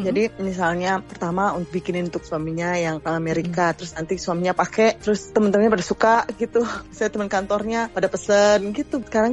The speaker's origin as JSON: {"language": "Indonesian", "country": "Indonesia", "said": "Aku dari Indonesia"}